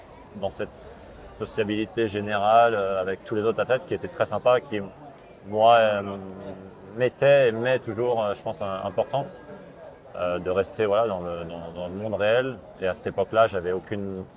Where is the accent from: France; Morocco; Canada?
France; Île-de-France; also born or lived in Texas, United States; J'ai passé pas mal de vacances dans le sud, mais je suis pas du tout rien à voir. Enfin, j'ai pas du tout jamais vécu dans le sud. Je suis parisien, banlieusard.